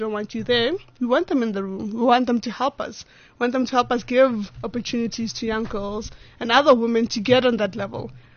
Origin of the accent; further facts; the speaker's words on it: Pretoria, Gauteng, South Africa; I think I grew up in Pretoria, at Ridgeville.